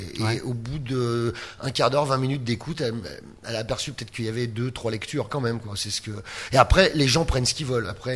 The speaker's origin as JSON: {"language": "French", "town": "Lyon", "region": "Auvergne-Rhône-Alpes", "country": "France", "tie": "born or raised there", "said": "j'ai grandi à Lyon, je me suis marié"}